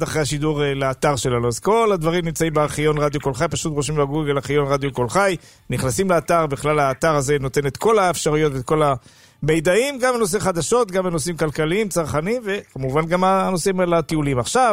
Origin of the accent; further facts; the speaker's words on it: Jerusalem, Jerusalem District, Israel; born there; נולדתי בירושלים. מחרתיים לפני 68 שנים.